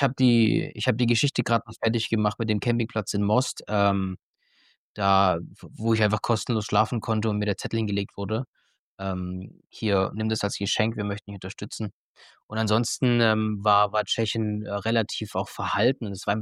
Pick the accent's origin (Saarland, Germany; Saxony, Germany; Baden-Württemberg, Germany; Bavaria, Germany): Saxony, Germany; Leipzig; ich bin aus Leipzig